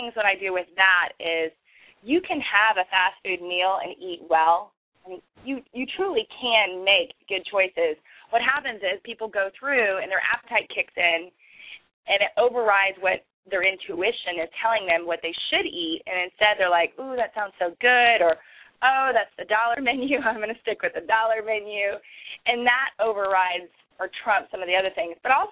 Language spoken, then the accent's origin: English; San Antonio, Texas, United States; Well, growing up in San Antonio in the Austin area, there's a ton of live music and a lot of indie musicians